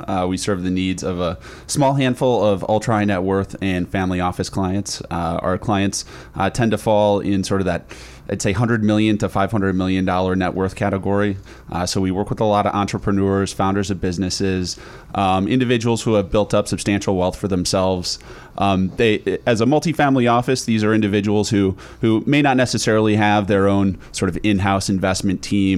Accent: Madison, Wisconsin, United States; So I grew up in Madison, Wisconsin, and studied personal finance at the University of Wisconsin.

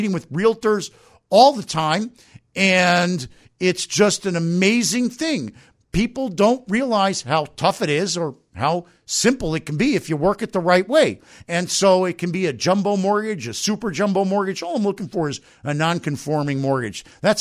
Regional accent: Miami, Florida, United States; I grew up in Miami, and I just proved it.

